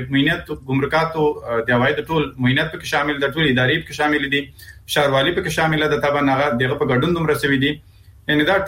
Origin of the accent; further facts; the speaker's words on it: Afghanistan; زه شخصا د یو افغان په حیث دې ته خوشاله یم